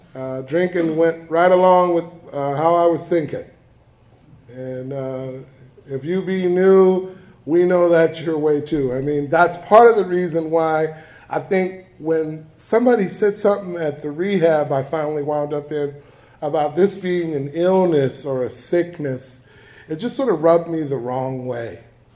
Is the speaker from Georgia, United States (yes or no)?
no; Los Angeles, California, United States; And I lived there for 14 and a half years. I come from the Jordan Downs Housing Projects in Watts.